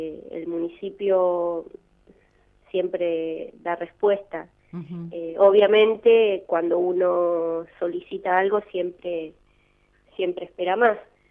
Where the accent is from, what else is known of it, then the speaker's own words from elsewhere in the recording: Carmen de Patagones, Buenos Aires Province, Argentina; also born or lived in Cagliero; Yo soy de Patagones. Viví casi 20 años en Cagliero, o sea, la mitad de mi vida.